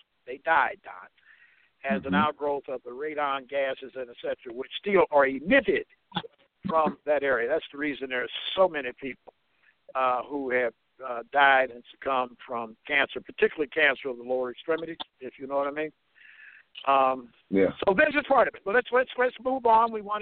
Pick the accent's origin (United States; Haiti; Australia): United States; Kansas City; Roy Wilkins, actually out of my hometown of Kansas City.